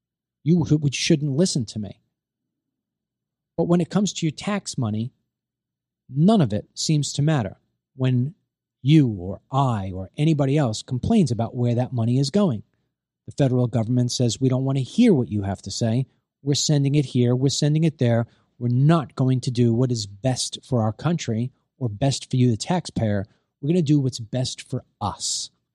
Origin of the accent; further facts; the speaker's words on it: Florida, United States; the most conservative state in the nation, my home state, with the most conservative governor in the nation, Ron DeSantis